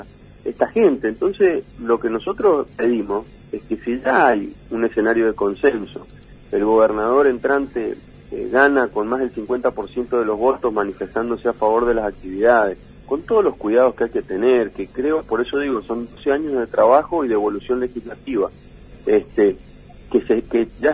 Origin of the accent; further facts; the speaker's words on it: Mendoza, Argentina; nosotros somos mendocinos, somos empresarios mendocinos